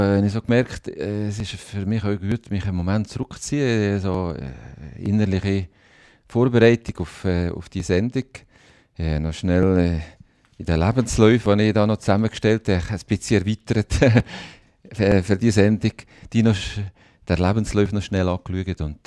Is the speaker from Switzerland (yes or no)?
yes; Valais, Switzerland; now in Thun, Switzerland; Ich bin in Thun wirklich und sage das gerne als Walliser daheim, aber ich bin im Wallis noch. Hey, auch noch eine Heimat.